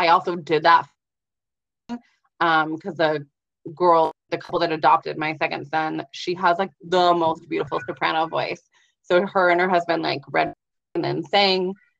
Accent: Seattle, Washington, United States; now in Boise, United States; and I'm from Seattle, but I now live in Boise.

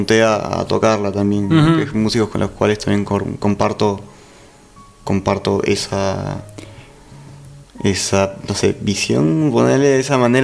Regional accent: Peru; also born or lived in Brazil; Nací en Brasil, tipo, estuve 2 años.

